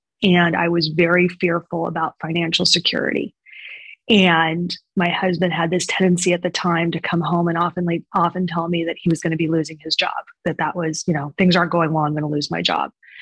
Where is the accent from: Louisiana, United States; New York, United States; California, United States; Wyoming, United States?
California, United States; Los Angeles; So going back to childhood, I was raised in Los Angeles, the oldest of three girls, upper middle class family.